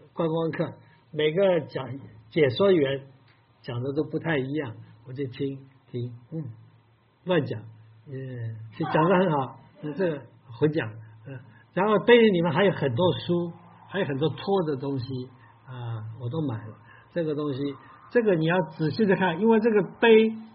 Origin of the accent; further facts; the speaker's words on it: China; 那么我们中国人至少欠他们一份情，三分之一的福音是从他们那里来的